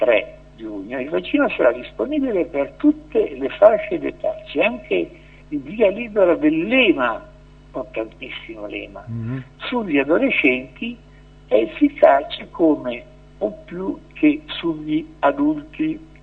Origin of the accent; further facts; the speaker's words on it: Milan, Lombardy, Italy; io da milanese